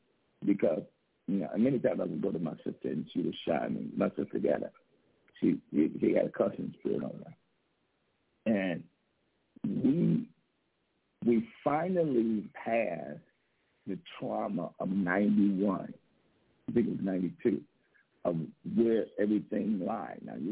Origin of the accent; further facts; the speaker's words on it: Chicago, Illinois, United States; because we grew up in Cabrini Green in Chicago.